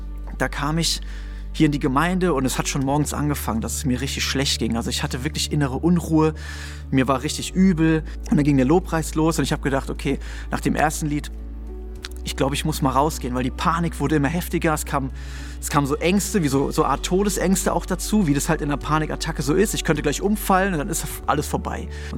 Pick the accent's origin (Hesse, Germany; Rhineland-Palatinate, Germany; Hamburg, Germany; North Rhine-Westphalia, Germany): Hesse, Germany; Wiesbaden; ich bin 37 Jahre alt. Ich komme aus Wiesbaden-Nordenstadt. Ich komme ursprünglich auch aus einem christlichen Elternhaus, bin auch mit dem Glauben aufgewachsen